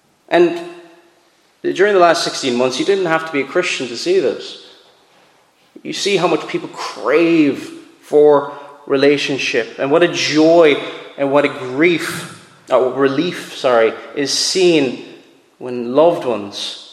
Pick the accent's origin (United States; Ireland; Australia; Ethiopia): Ireland; Cork, Munster; I'm from the Republic of Ireland, I'm originally from Cork, myself